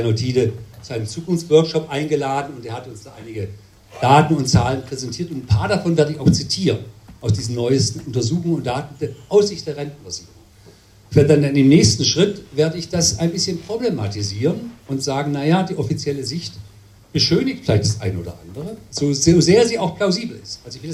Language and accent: German; Baden-Württemberg, Germany; als Schwabe, ich bin Schwabe